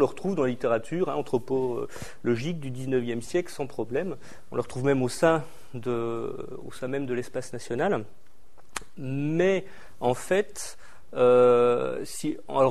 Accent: Belfort, Bourgogne-Franche-Comté, France; comme je viens de Belfort, donc de l'Alsace

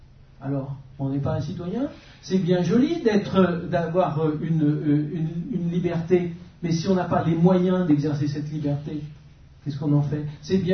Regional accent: Lyon, Auvergne-Rhône-Alpes, France; Moi je suis lyonnais

